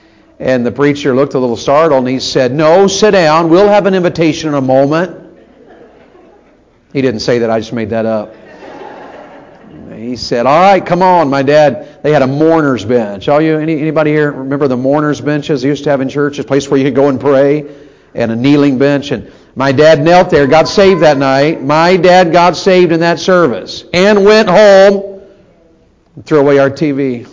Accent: Tennessee, United States; I was raised in Tennessee, and we were country folks, and just mountain people, country people.

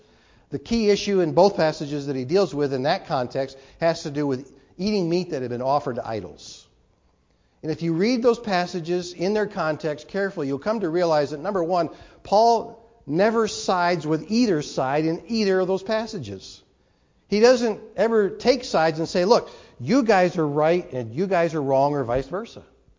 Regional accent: Pennsylvania, United States; born there; I was born in Pennsylvania. I'm moving back to the land of my birth.

